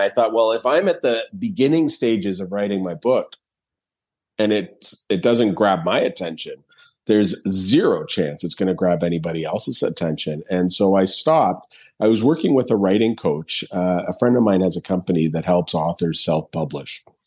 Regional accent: Ontario, Canada; I am Canadian. I'm based in Toronto, but I studied in the U.S. As well.

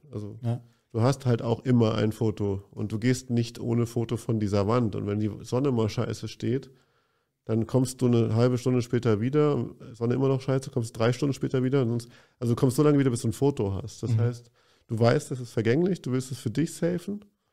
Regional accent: Munich, Bavaria, Germany; also dann bin ich dann eher als Münchner gerade dann eher so, geil, hier ist endlich mal was los.

